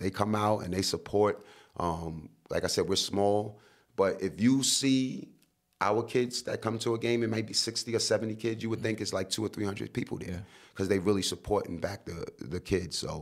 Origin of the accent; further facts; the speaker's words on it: Brooklyn, New York, United States; I'm from Brooklyn. I'm originally from Brownsville, Brooklyn.